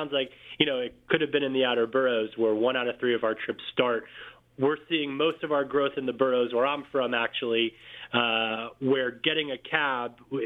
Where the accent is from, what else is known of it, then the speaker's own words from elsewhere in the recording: Queens, New York, United States; When I was growing up in Queens, I wouldn't ask my dad for the car keys. I'd ask for the Metro card.